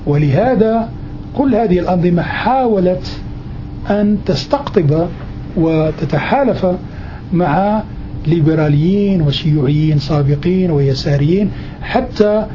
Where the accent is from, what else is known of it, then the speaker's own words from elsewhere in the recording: Morocco; أنا مغربي وأعرف المغرب أكثر منه.